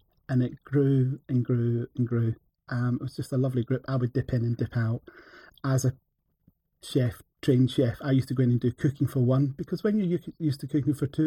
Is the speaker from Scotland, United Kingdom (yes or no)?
yes; Scotland, United Kingdom; now in England; being Scottish and brought up in the Scottish church, as a Protestant, I got married in a Christian church in England